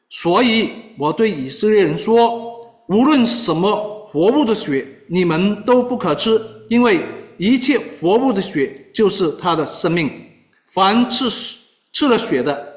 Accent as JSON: {"language": "Chinese", "country": "China", "said": "我中国人什么都吃"}